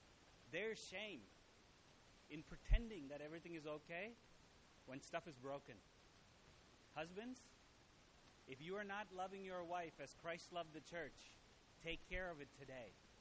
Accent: India; I understand, being Indian, I understand a lot of Chinese culture.

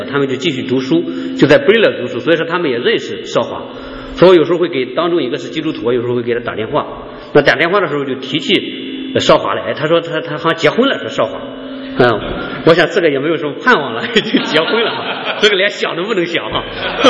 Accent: Shandong, China; 我在我老家呢，因为我们是农村哈，山东农村，我们那边结婚都很早

